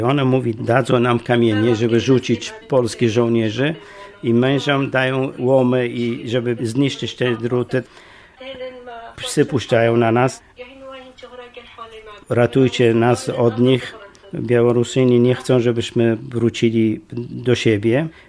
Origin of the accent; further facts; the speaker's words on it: Erbil, Kurdistan Region, Iraq; Polish is a second language; now in Poland; ja jestem Kurdem z Kurdystanu Irackiego, miasto Irbil, stolica Kurdystanu.